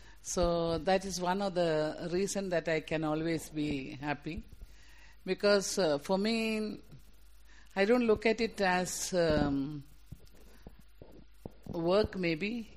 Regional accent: Kerala, India; I was born and brought up in Kerala, in a very remote village. Those days when I was growing up in that particular village, we had no electricity connection.

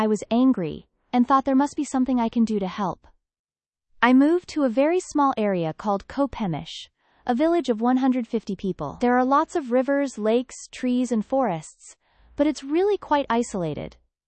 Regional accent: Livonia, Michigan, United States; I was born and raised in Livonia, Michigan, a rural suburb of Detroit. I was born in 1949, so I grew up in the 50s and 60s

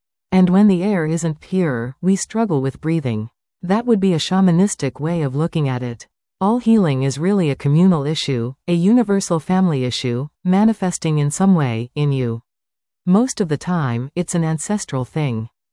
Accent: Indianapolis, Indiana, United States; I was heading back to my hometown of Indianapolis.

